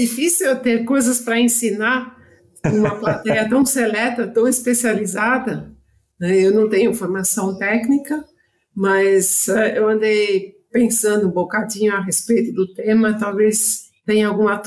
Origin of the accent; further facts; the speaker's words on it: São Paulo, Brazil; E eu sou de São Paulo, nascida e crescida lá, estudei lá.